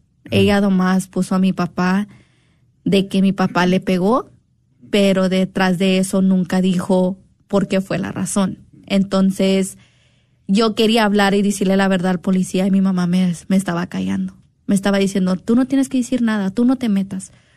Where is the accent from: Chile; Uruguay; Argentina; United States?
United States; Dallas, Texas; also born or lived in Mexico; yo nací en México, pero fui criada aquí en Estados Unidos, en Dallas, desde chica